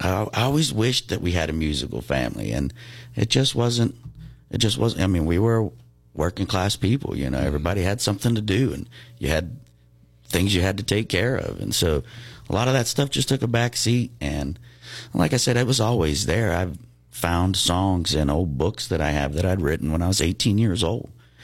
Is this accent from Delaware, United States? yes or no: no; Josephine, Texas, United States; now the influences are coming from everywhere that were so foreign growing up in Josephine, Texas.